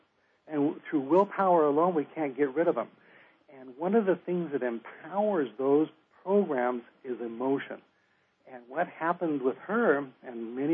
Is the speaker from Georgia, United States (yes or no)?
no; Los Angeles, California, United States; also born or lived in Orange County / North Dakota / Minnesota; I'm originally from Los Angeles and lived in Orange County before we came to Minnesota, and it's time for me to go home after 24 years in North Dakota and Minnesota.